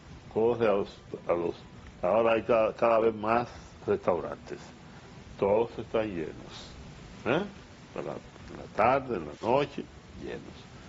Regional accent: San Francisco de Macorís, Duarte, Dominican Republic; Yo estuve en San Francisco de Macorís, que es mi pueblo, yo nací ahí.

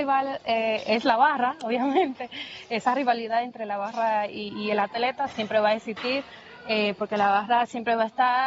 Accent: Santo Domingo, Dominican Republic; aquí en República Dominicana, en Santo Domingo, mi tierra.

